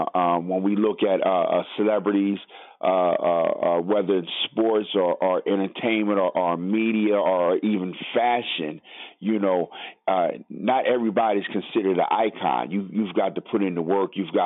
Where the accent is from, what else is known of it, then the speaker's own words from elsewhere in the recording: Brooklyn, New York, United States; I'm always saying, well, I'm from Brooklyn, you know, saying that's just how we roll, you know, and even in my mannerisms, even in my vocal things, I still carry a part of that.